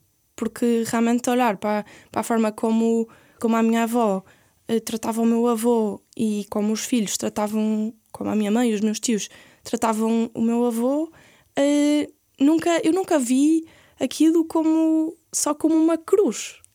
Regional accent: Porto, Portugal; Eu sou do Porto, sim.

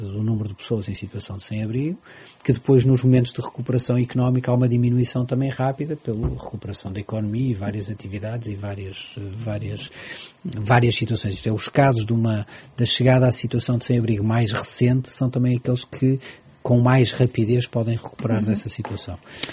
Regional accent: Portugal; como socialista e como português

